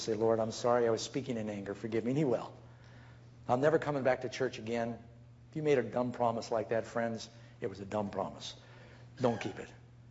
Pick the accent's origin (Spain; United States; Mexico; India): United States; California; Where are you from? I'm from California. You're from California. I'm from California.